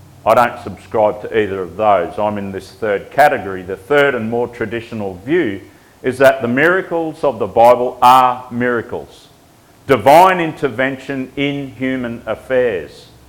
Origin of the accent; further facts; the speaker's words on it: Queensland, Australia; I'm a Queenslander, forgive me.